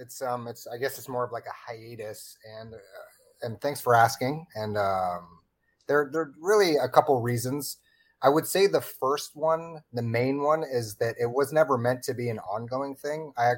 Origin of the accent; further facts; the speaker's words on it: Seattle, Washington, United States; I'm from the West Coast too. And I grew up on the West Coast. I grew up in Seattle.